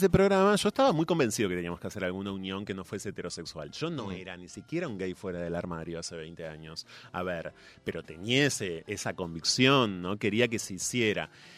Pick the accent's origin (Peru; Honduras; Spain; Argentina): Argentina; Ensenada, Buenos Aires Province; Yo pasé buena parte de mi infancia mirando Yo me quiero casar y usted en mi ciudad natal, en Ensenada.